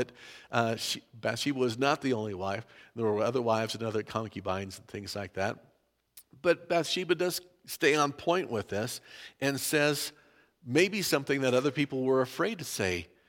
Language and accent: English; White Rock, British Columbia, Canada; Had a neighbor that grew up at my house when I grew up over on Rover here in White Rock